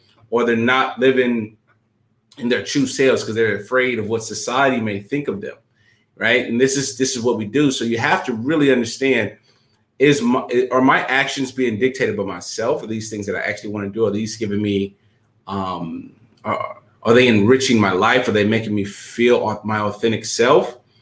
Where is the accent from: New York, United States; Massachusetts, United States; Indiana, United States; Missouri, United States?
Missouri, United States; St. Louis; I come from St. Louis, Missouri. A lot of people don't know this, but St. Louis always ranks in the top five most dangerous cities in America.